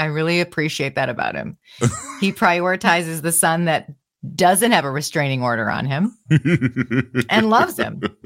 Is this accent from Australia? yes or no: no; Michigan, United States; Shout out Kalamazoo. I'm from Michigan. What's up? Here's the mitten.